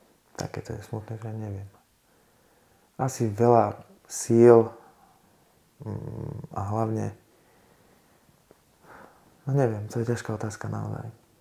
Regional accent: Liptovský Mikuláš, Žilina Region, Slovakia; now in Zlaté Moravce, Slovakia; ja som z Liptovskom Mikuláša, ale teraz bývam v Zlatých Moravciach, u priateľky

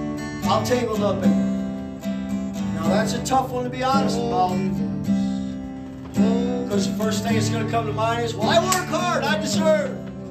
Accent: United States; Because as Americans, we're brought up to think some things are our rights just because we're American. We deserve this. We should have this. I'm an American.

